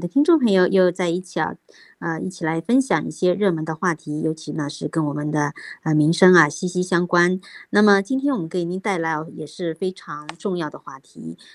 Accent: United States; 经济问题是我们美国人在十一月大选前最关心的议题啊

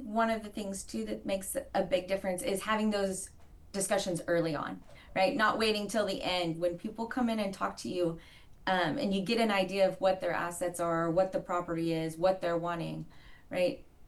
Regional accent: Oklahoma, United States; For instance, I'm from Oklahoma, and when I lived in Oklahoma and studied in Oklahoma, they weren't allowed in Oklahoma.

